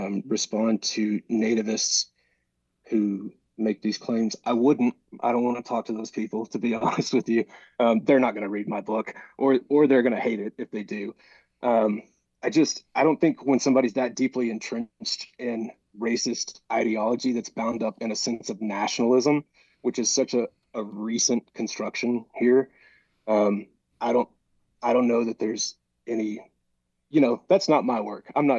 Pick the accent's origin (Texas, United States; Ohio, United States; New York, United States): Texas, United States; Waco; I grew up in Waco, Texas, under, you know, in the George W. Bush years. There was a time in my life where I'm about as conservative as you could have been.